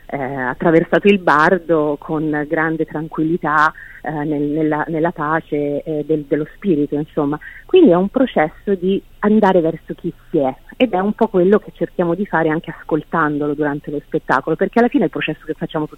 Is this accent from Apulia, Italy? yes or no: no; Tuscany, Italy; Esatto, sono della Val di Chiana.